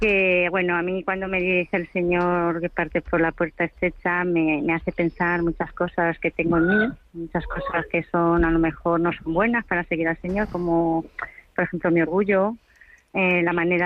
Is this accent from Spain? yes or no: yes; Madrid, Community of Madrid, Spain; Yo soy de Madrid, pero estoy aquí en Campo Amor veraneando.